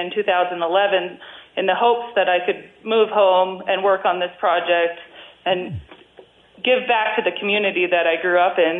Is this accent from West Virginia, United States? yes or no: no; White Sulphur Springs, Montana, United States; I grew up here in White Sulphur Springs, so I was just working in town